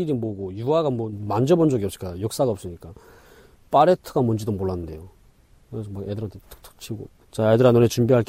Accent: North Korea; now in South Korea; 저를 또 보더니 북한에서 왔냐고 해가지고 예 하니까

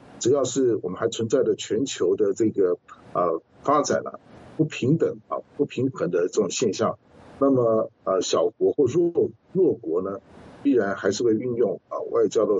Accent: Taiwan; 其实我们台湾人已经说在已经不是那么在乎了

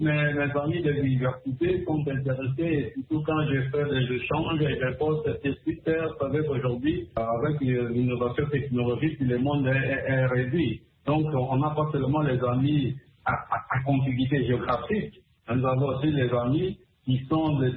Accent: DR Congo; surtout chez nous au Congo, nous souhaitons.

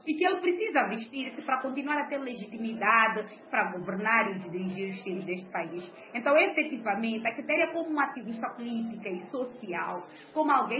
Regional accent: Mozambique; Como moçambicanos, nós temos muita vergonha de dizer que o rei vai nu

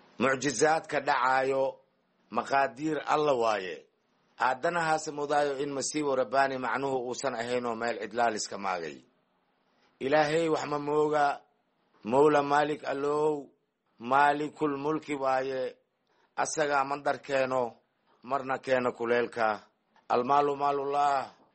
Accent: Jilib, Middle Juba, Somalia; born there; aniga waxaan ku dhashay Jilib

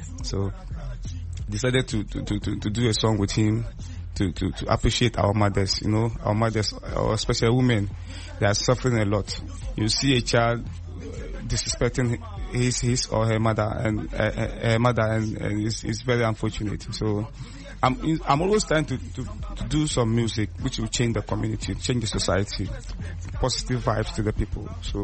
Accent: Tamale, Northern Region, Ghana; Yes, I was born and raised in Tamale, Zobele to be precise. I'm a rapper, so I do hip life music. I rap in Dagbani and English.

